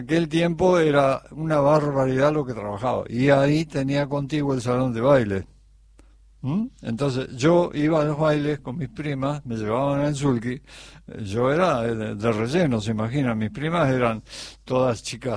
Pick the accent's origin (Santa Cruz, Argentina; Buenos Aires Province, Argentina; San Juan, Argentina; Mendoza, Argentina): Buenos Aires Province, Argentina; Alsina; Bueno, yo soy nacido en Alsina, partido de Baradero, y criado a los chacareros en el paraje La Paloma